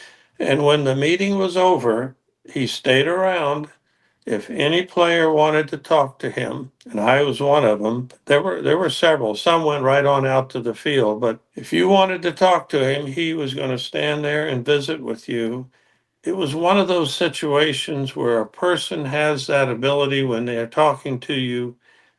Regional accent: the South, United States; And I grew up in the South, and I'm thinking a little bit, oh, is this a good approach?

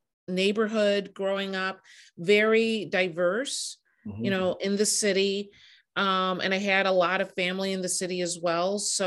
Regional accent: Detroit, Michigan, United States; So I'm from Detroit originally, right?

